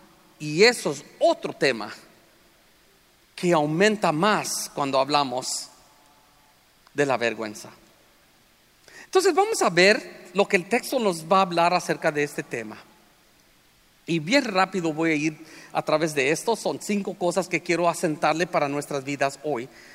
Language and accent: Spanish; Los Angeles, California, United States; yo soy de Los Ángeles, California